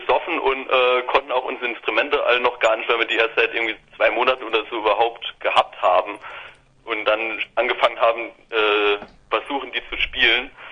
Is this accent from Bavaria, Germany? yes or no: no; St. Ingbert, Saarland, Germany; Ja, St. Ingbert, das ist so kleines Städtchen im Saarland halt.